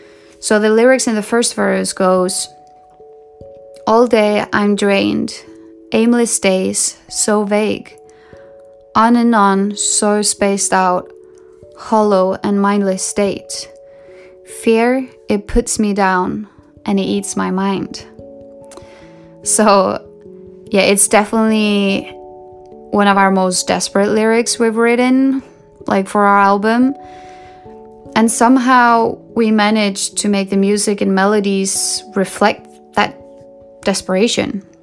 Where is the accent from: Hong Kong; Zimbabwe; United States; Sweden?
Sweden; I mean, I grew up in Sweden, the country of pop.